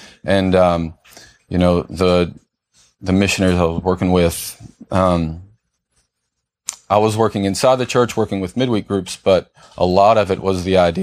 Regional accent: Sulphur Springs, Texas, United States; I'm from Sulphur Springs, Texas, Northeast Texas. It's so very different from where we live here.

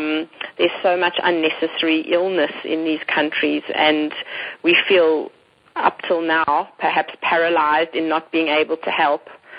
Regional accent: South Africa; born there; moved away; I was born in South Africa

